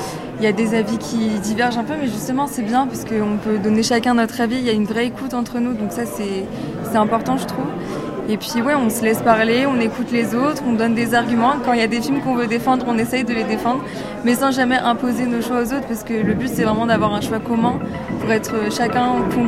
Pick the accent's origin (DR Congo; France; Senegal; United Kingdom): France; Brittany; je viens de Bretagne, du Morbihan.